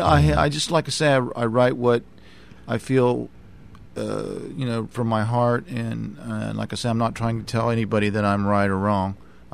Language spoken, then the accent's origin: English; United States; I tell folks that I'm from the Marietta-Parkersburg area